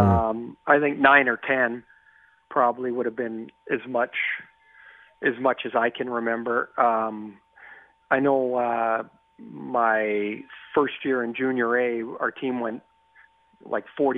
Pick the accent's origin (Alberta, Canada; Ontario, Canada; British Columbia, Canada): British Columbia, Canada; Trail; But I grew up in Trail, and there really wasn't much of it.